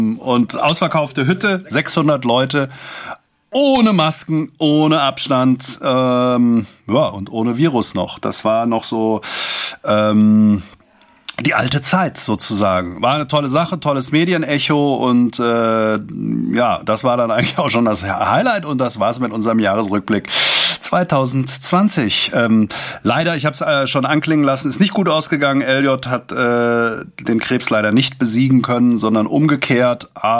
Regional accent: Langen, Hesse, Germany; in meiner Heimatstadt Langen.

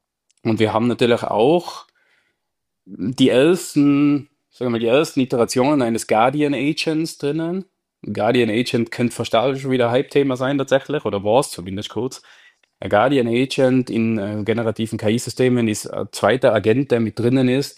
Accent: Tyrol, Austria; Ich bin Tiroler, da kenne ich es noch viel mehr vielleicht als andere mit ihren Dialekten

